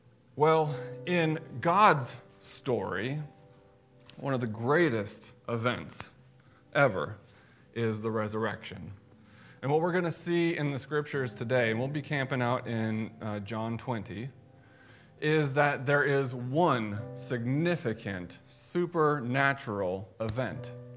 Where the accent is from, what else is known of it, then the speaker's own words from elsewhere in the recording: Pacific Northwest, United States; So growing up in the Northwest, took American history in high school, like everybody.